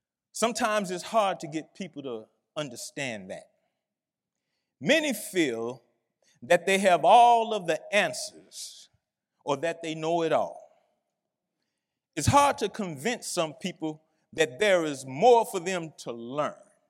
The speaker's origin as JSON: {"language": "English", "region": "Louisiana", "country": "United States", "said": "His parents from Louisiana. I'm from Louisiana."}